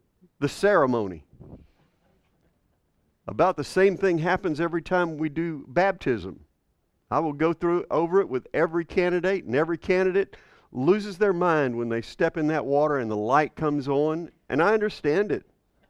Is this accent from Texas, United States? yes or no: yes; Longview, Texas, United States; Okay, well, I'm kind of from East Texas. I moved here from Longview, so I'm kind of, that's pretty redneck.